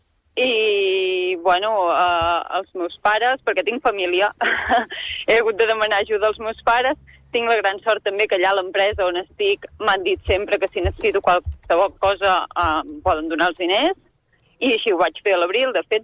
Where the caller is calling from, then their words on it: Manlleu, Catalonia, Spain; Soc de Manlleu.